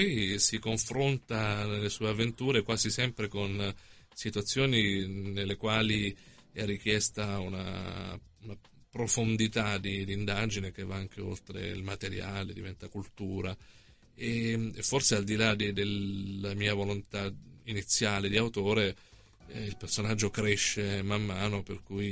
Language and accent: Italian; Gaeta, Lazio, Italy; Sono di Gaeta, che è una città ancorché del Lazio di cultura napoletana, e però poi Roma è diventata uno dei miei centri di autobiografia